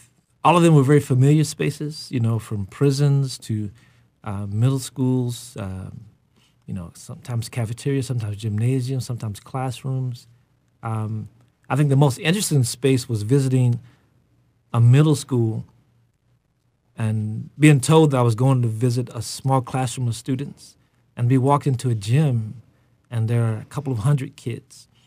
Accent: Frankfort, Kentucky, United States; school to come down to Frankfort in the rain to be part of the installation. So I'm really proud of my hometown.

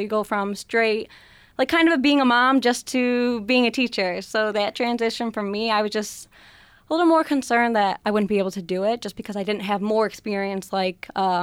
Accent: Greece, New York, United States; I grew up in Greece, and then I moved to Ronicoy.

